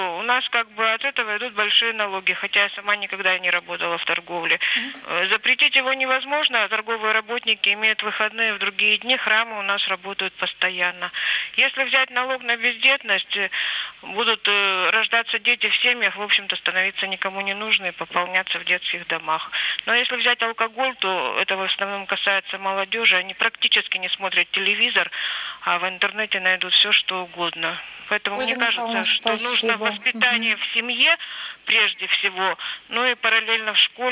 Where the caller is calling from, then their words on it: Yekaterinburg, Sverdlovsk Oblast, Russia; я звоню из Екатеринбурга.